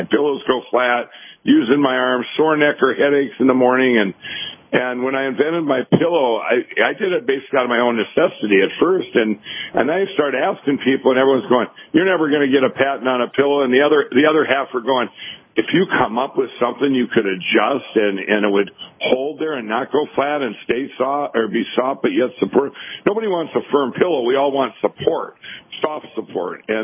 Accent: Minneapolis, Minnesota, United States; We're starting in my home state here, hometown of Minneapolis, Minnesota, and then we're going to Detroit.

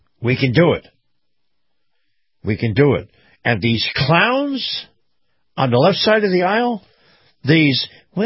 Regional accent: United States; This is America. And we take care of our own first. First. Everything else comes after that. I'm an American first, and everything else comes after that.

